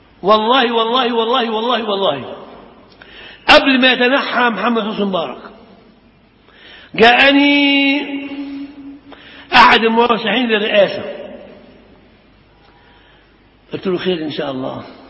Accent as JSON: {"language": "Arabic", "country": "Egypt", "said": "هل جيت من مصر لغايه ليبيا؟ قلت لهم ده قليل من كثير، انا جاي باسم شعب مصر."}